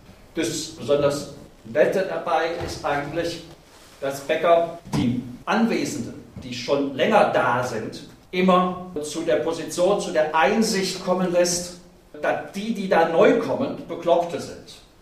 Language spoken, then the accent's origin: German; Bonn, North Rhine-Westphalia, Germany; Also ich komme aus Bonn, in der Nähe von Köln, deshalb sage ich das normalerweise, betone ich das nicht